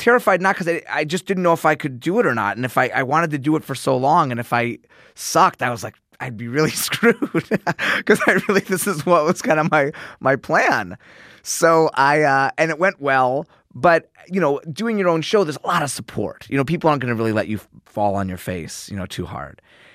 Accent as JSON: {"language": "English", "town": "Chicago", "region": "Illinois", "country": "United States", "tie": "born or raised there", "lives_now": "Los Angeles, United States", "said": "I went to a regular school, and I grew up in Chicago, and I had all my friends I grew up with before. And then when I moved to L.A."}